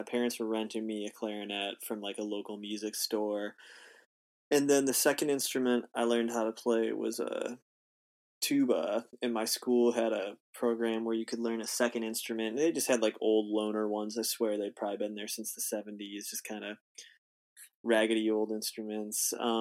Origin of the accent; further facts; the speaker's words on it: Grand Rapids, Michigan, United States; also born or lived in Kalamazoo; Yeah, I was born in Grand Rapids. I lived there for a while. I lived in Kalamazoo, Michigan for a while. So yeah, like kind of the west side of Michigan was where I grew up.